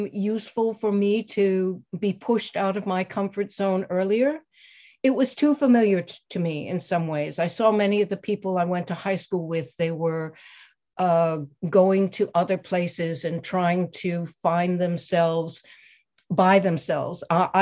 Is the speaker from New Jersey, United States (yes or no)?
no; New York City, New York, United States; maybe is characteristic for kids growing up in New York. And then when I went to college for a number of reasons, and some of them were financial, it was the easiest thing for me to stay in New York City.